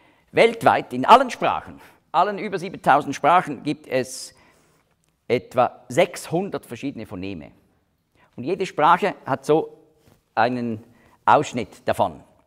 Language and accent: German; Switzerland; jetzt sagen wir als Schweizer